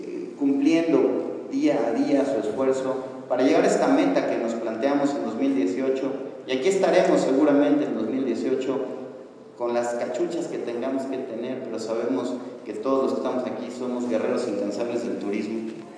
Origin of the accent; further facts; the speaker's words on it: Mexico; Y primero que nada, creérnoslo como mexicanos.